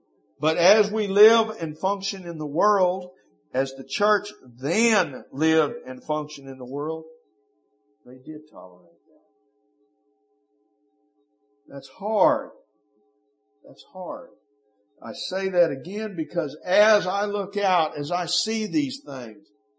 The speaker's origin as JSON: {"language": "English", "country": "United States", "tie": "born or raised there", "said": "Or does it hurt me as an American? And that's a hard question to look at, to hear, and to deal with. If it hurts me as an American, that's bad. Because it's my culture. It's where I grew up."}